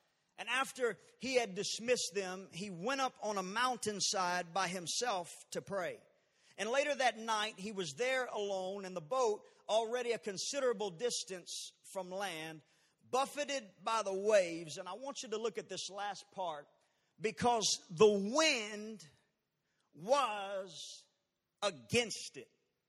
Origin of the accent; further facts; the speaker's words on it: Texas, United States; Just know I'm just from Texas. You know, everywhere that I go, people, when they find out I'm from Texas, they ask me, do you own an oil well and do you ride a horse to work?